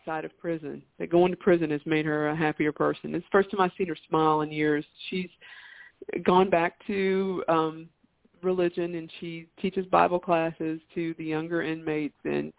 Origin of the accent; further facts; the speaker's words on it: the South, United States; because, you know, I'm from the South, we have two names